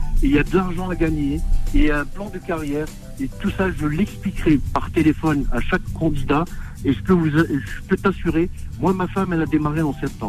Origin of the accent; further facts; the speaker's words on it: Algiers, Algiers Province, Algeria; je suis natif d'Alger.